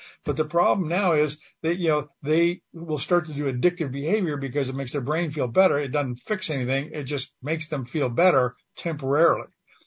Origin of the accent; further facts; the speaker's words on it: Canada; I'm a hockey fan growing up in Canada.